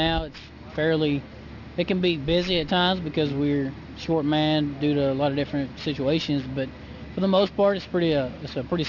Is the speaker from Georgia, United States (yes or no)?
no; DeKalb, Texas, United States; From DeKalb, Texas.